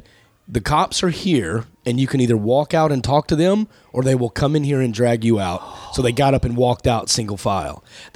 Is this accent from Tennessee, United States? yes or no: no; Everman, Texas, United States; I grew up in Everman.